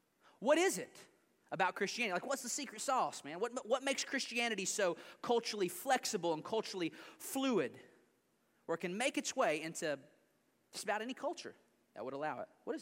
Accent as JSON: {"language": "English", "region": "Kentucky", "country": "United States", "said": "Because I can barely speak English, y'all. I'm from Kentucky."}